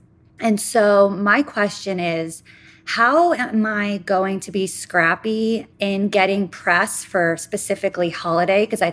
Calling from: Wall Township, New Jersey, United States; I'm calling from Wall Township, New Jersey.

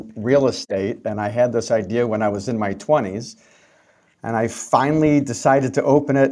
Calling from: Chicago, Illinois, United States; from Chicago. Big fan of the show.

